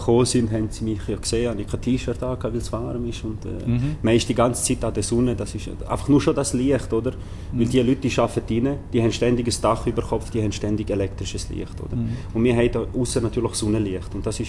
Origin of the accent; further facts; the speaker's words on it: Switzerland; accent: Swiss German, mix of Graubünden and St. Gallen; ich bin in der Schweiz aufgewachsen. Ich bin mit ca. 5 hierher gekommen. Und seit dort bin ich in der Schweiz.